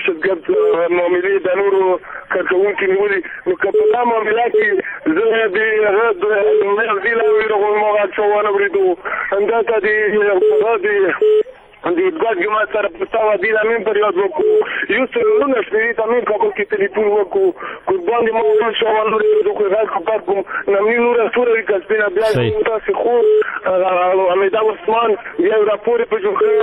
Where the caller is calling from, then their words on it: Nangarhar, Afghanistan; زه په خپله د ننګرهار اوسېدونکی یم.